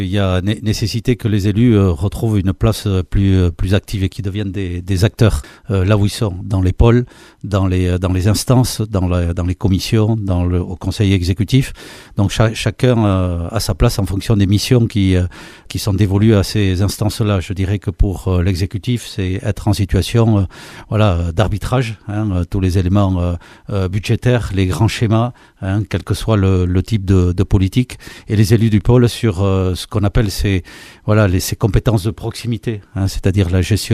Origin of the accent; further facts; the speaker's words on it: Saint-Pierre-d'Irube, Nouvelle-Aquitaine, France; Oui, mes origines sont en Pays Basque intérieur, même si moi j'ai grandi et évolué à Saint-Pierre-des-Rubes, hein, donc sur la côte